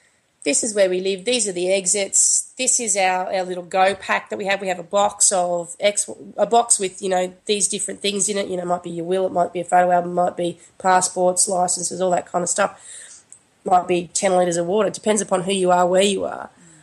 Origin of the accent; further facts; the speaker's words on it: Queensland, Australia; I grew up in Queensland and I have family that live in North Queensland.